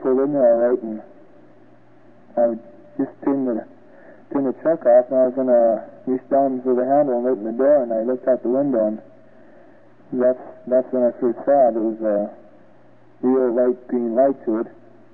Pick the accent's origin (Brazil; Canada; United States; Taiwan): Canada; Taborn, Alberta; from Taborn in Alberta.